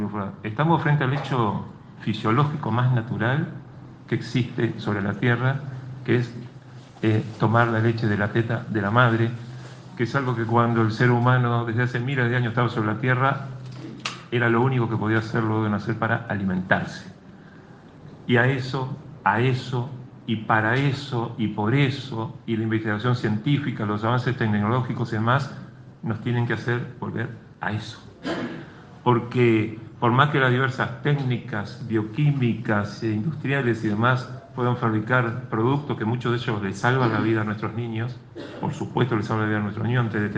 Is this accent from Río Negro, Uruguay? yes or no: no; Carmelo, Colonia, Uruguay; recién nacida en mi pueblo, en Carmelo